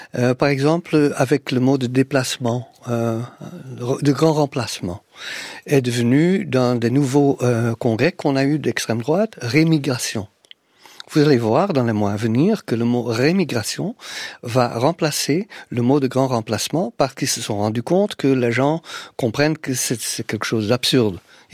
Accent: Flanders, Belgium; first language Dutch; French is a second language; parce que ma langue maternelle, c'est le néerlandais, c'est le flamand, qui est une forme de néerlandais.

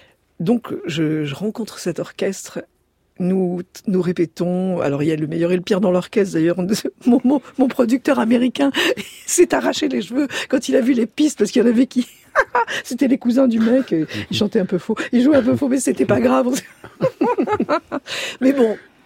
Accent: Marrakesh, Marrakesh-Safi, Morocco; donc née au Maroc, je suis juive, et j'ai vu des Arabes, des Juifs, des chrétiens manger, dormir ensemble. Je suis de Marrakech

